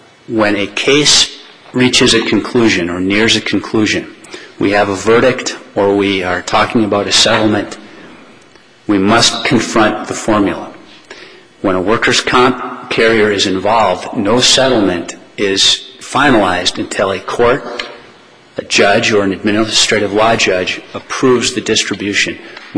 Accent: River Falls, Wisconsin, United States; from River Falls, Wisconsin, for Anthony Anderson.

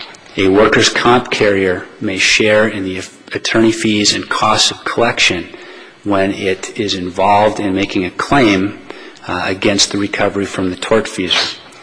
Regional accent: River Falls, Wisconsin, United States; from River Falls, Wisconsin, for Anthony Anderson.

